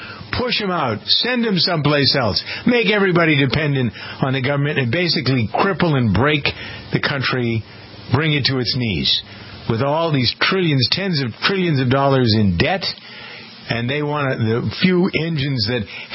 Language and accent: English; Framingham, Massachusetts, United States; little company right here in my hometown, which is also the headquarters of Staples.